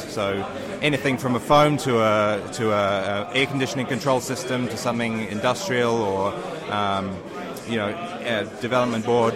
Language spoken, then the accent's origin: English; United Kingdom; I'm from the UK.